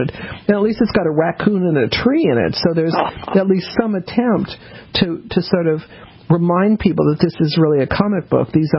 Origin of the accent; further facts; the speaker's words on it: Colorado, United States; I grew up in Colorado, so my uncle was actually a cowboy.